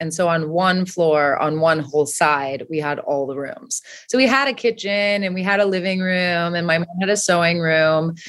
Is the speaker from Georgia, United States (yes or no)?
yes; Savannah, Georgia, United States; born there; also born or lived in San Antonio, Texas; So I moved around a little bit as a young kid. I was born in Savannah, Georgia. My family was there for 2 years.